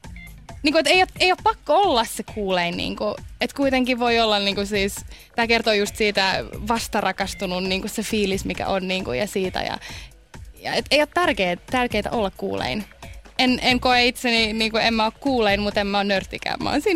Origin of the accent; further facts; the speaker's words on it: Inkoo, Uusimaa, Finland; Mä oon niinku kotoisin Inkoon metsistä